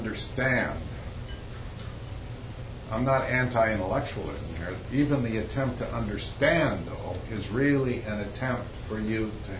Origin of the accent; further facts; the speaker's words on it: Minnesota, United States; And I'm from Minnesota, and I can assure you that some of those lakes, it takes three minutes to say the name